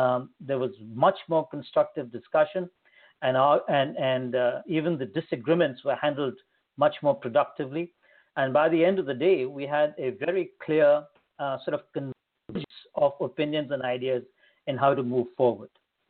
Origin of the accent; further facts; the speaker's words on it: India; I have moved around a lot in my life. I grew up in India, and I have a bachelor's honors in economics and mathematics